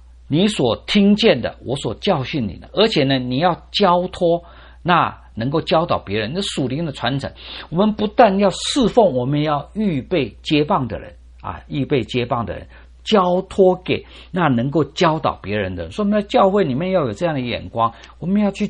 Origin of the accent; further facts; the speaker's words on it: Taiwan; 我们从台湾来的弟兄都有当过兵的经验哈、